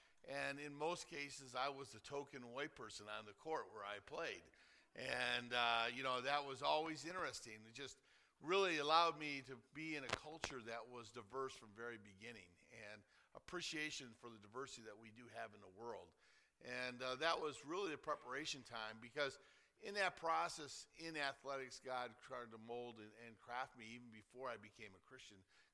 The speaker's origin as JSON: {"language": "English", "town": "Detroit", "region": "Michigan", "country": "United States", "tie": "born or raised there", "said": "Number one is just that I was raised in Detroit, Michigan. So excuse me if I do have an urban mentality"}